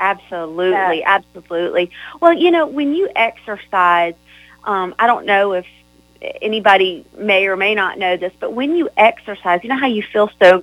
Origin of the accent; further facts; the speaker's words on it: the South, United States; accent: Southern; are you girls laughing at my southern accent over here?